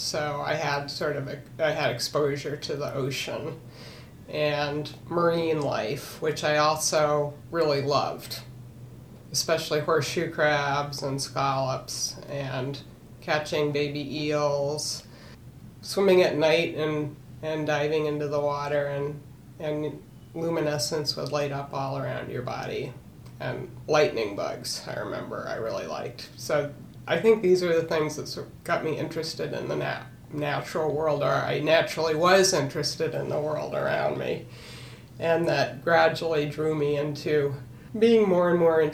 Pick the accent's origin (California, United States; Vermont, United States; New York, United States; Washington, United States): New York, United States; Corning; I grew up in Corning, New York, in upstate New York, sort of near Ithaca.